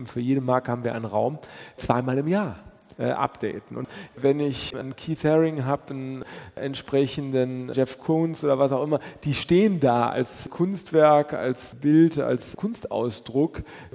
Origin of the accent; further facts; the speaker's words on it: Regensburg, Bavaria, Germany; Ich bin Regensburger und bin noch nie hier gewesen.